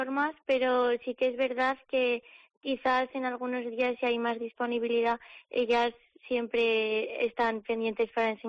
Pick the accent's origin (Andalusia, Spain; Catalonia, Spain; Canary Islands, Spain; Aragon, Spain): Aragon, Spain; Barbastro; aunque soy de Barbastro, pues me gustan mucho los pueblos.